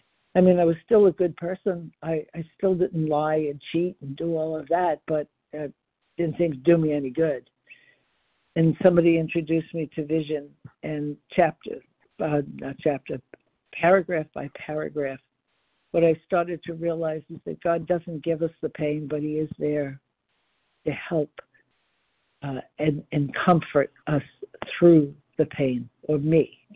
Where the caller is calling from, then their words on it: Florida, United States; I am calling from Florida.